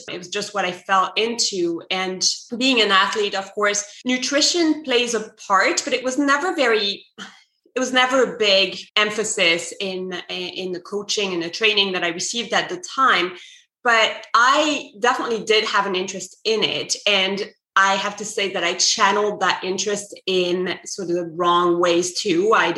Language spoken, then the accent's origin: English; Provence-Alpes-Côte d'Azur, France; accent: French; English is a second language; moved away; If you can hear my French accent, I'm originally from the south of France. I was born on a sailboat in the south of France, and I grew up in sort of that sailing world and sailing industry in which my parents worked.